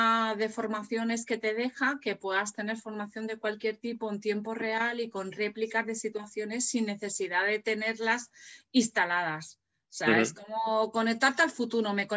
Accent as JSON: {"language": "Spanish", "country": "Spain", "said": "España somos muy buenos, los españoles somos muy buenos en temas ciber."}